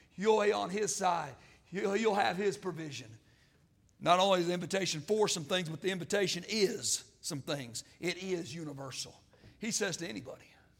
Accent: Arkansas, United States; You'll have to forgive me, I'm from Arkansas

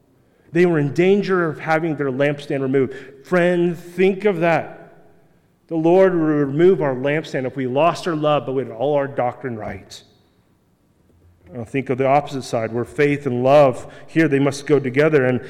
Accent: Kansas, United States; Friend, I grew up in Kansas, Western Kansas. Nobody plays hockey. There are no ponds.

